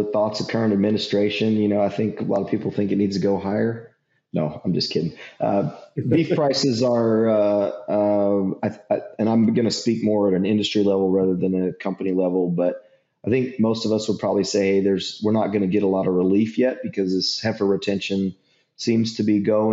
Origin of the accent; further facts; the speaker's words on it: Texas, United States; like as a Texan and the High Plains cattle feeder coming here